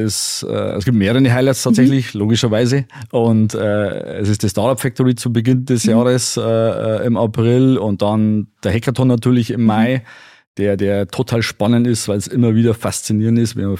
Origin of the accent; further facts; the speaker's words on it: Deggendorf, Bavaria, Germany; und bin froh, dass ich jetzt in meiner Heimat in Deckendorf jetzt das auch komplett zu 100% beruflich machen darf.